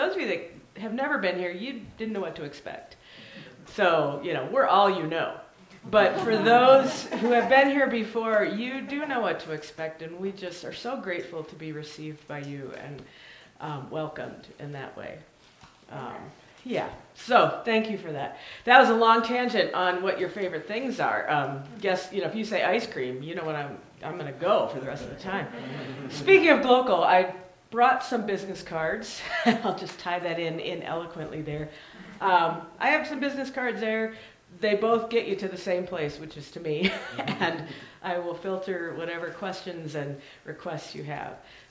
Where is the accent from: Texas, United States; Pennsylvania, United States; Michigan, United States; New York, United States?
Pennsylvania, United States; Pittsburgh; I'm from Pittsburgh area, when they were winning all those Super Bowls